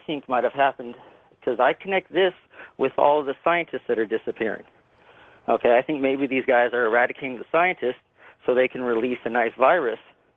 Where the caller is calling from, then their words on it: San Andreas, California, United States; I'm calling from San Andreas, California.